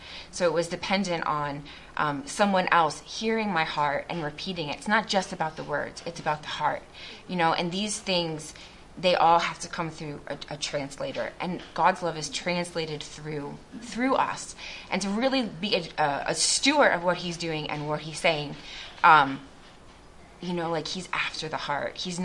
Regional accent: Souderton, Pennsylvania, United States; now in Brazil; So I grew up here in Souderton area, and I moved to Brazil in 2010 was my first term.

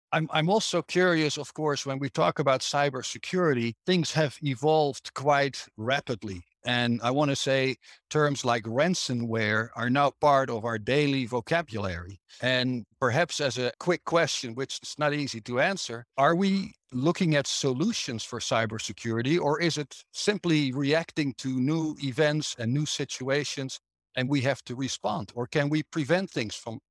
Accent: Netherlands; now in Arizona, United States; I'm your host. I'm originally from the Netherlands, living happily in beautiful Arizona in the United States, and I'm also known as

